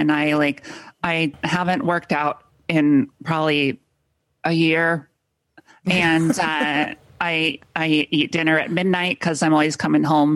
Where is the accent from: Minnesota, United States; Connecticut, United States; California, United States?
California, United States; Grew up in Southern California.